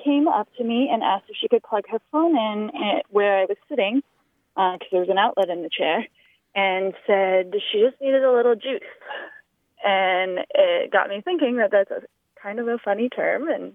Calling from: Burlington, Vermont, United States; I'm calling from Burlington, Vermont today.

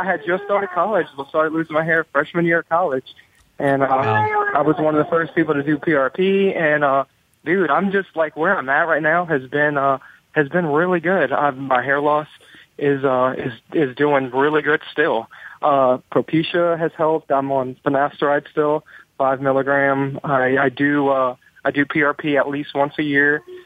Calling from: Arkansas, United States; from Arkansas.

